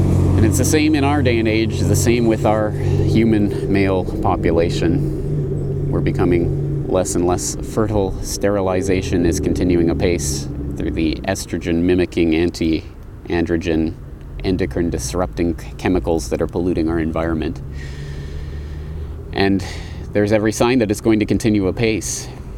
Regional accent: Canada; I come from Canada. And because I'm Canadian

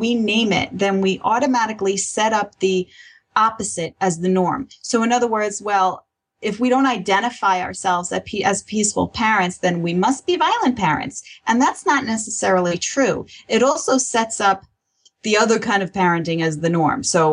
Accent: Brooklyn, New York, United States; I grew up in Brooklyn, New York. I'm just not a very quiet person.

